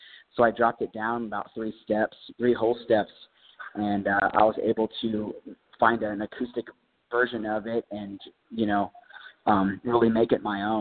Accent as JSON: {"language": "English", "region": "Nebraska", "country": "United States", "tie": "born or raised there", "said": "And then, you know, growing up in Nebraska, it's a lot of country music, a lot of farm, corn."}